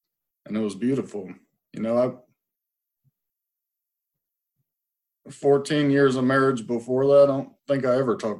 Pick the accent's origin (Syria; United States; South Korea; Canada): United States; Virginia Beach, Virginia; I grew up in Virginia Beach, right?